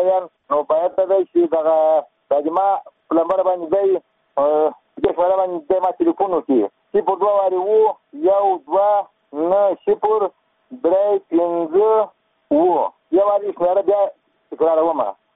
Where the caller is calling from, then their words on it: Kandahar, Afghanistan; ډېرې دي چې زه د کندهار په ولایت یم.